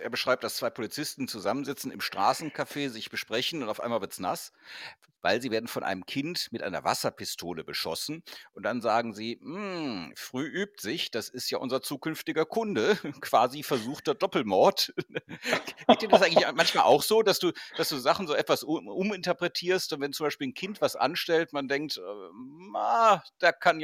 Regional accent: Cologne, North Rhine-Westphalia, Germany; weil du vorhin Köln angesprochen hast, meine Heimatstadt

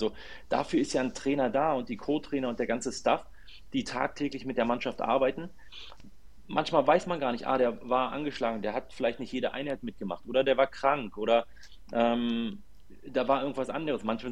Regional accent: Berlin, Germany; now in Cologne, Germany; Das ist ja mein Heimatverein, wo ich aufgewachsen bin. Ich bin ja gebürtiger Berliner und lebe jetzt in Köln.

